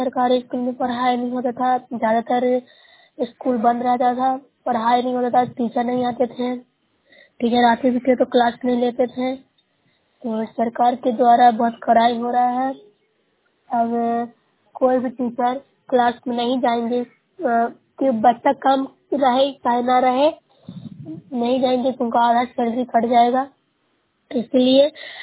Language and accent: Hindi; Bihar, India; मैं न्यूसराय ब्लॉक से हूँ, जिला नालंदा के निवासी हूँ।